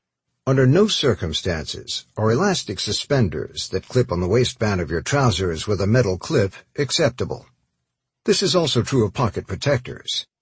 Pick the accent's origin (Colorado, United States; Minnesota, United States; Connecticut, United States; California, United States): Connecticut, United States; I grew up in the Connecticut suburbs of New York City, in a working-class family that's half Italian.